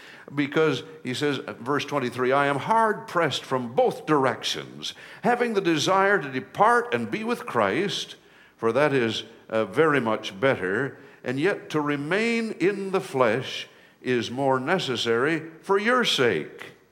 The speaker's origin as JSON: {"language": "English", "region": "Michigan", "country": "United States", "tie": "born or raised there", "said": "In my school, where I was growing up in Michigan, they allowed us to do that."}